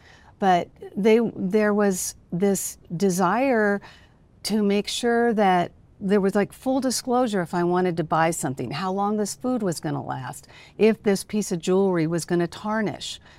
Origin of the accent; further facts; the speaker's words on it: United States; And no matter what is going on politically, I've never really had problems as an American.